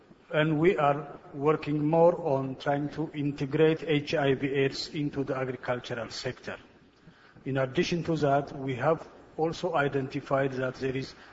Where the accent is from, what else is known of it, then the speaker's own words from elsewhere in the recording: Ethiopia; I'm from Ethiopia